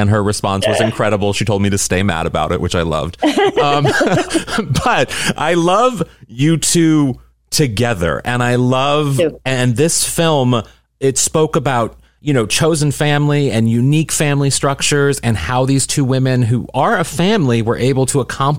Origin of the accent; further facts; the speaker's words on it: St. Louis, Missouri, United States; Yeah, that's where I'm from, St. Louis, Missouri.